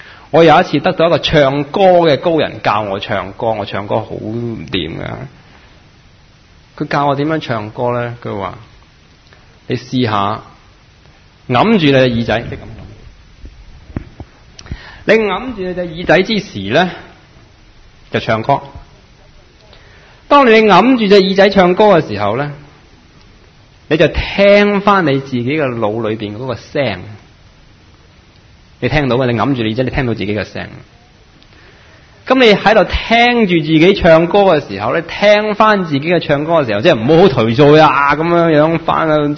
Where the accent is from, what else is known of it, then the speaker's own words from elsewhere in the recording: Hong Kong; 我哋香港人好多人唔識呼吸